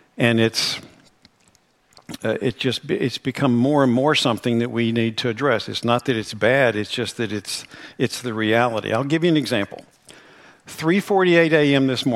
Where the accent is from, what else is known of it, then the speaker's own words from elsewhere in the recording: West Virginia, United States; I'm from West Virginia. We live them up all year long